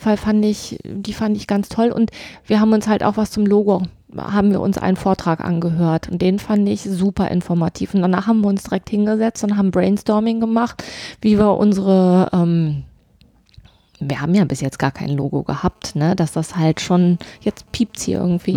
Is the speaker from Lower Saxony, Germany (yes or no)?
yes; Braunschweig, Lower Saxony, Germany; Ich komme ja aus Braunschweig und die haben halt auch über Braunschweig einen Podcast gemacht.